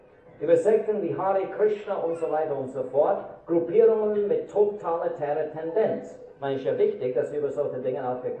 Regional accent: Switzerland; Bei uns in der Schweiz ist es so, dass jedes Dorf und jede Stadt eine lokale Schulbehörde hat

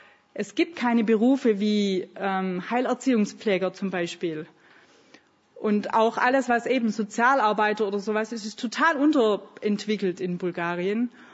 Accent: Germany; warum ich dann als Deutscher nach Bulgarien komme, um bei ihnen zu leben

